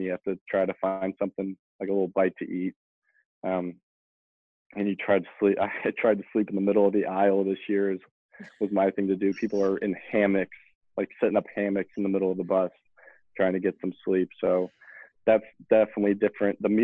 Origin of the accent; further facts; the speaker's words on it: Indiana, United States; because obviously growing up in Indiana, that's where they play the state championship game